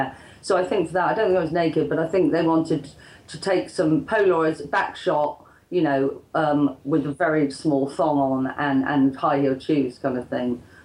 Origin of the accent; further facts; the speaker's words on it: Bristol, South West England, United Kingdom; especially because John decided to call me … because he knew I was from Bristol.